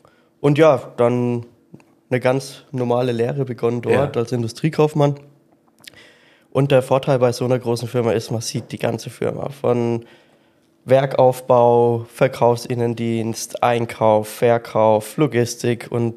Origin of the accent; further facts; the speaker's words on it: Bavaria, Germany; im Endeffekt komme ich aus Unterfranken, nähe Würzburg, im kleinen Provinzstädtchen bei Bernheim. Sehr nah zu Ipofen